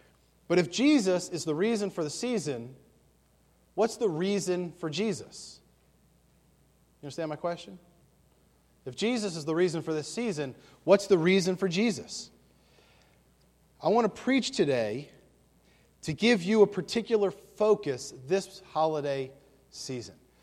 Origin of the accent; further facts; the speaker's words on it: Jarrettsville, Maryland, United States; this is nearly exactly like my hometown. And so I feel like I'm back in Jarrettsville, Maryland.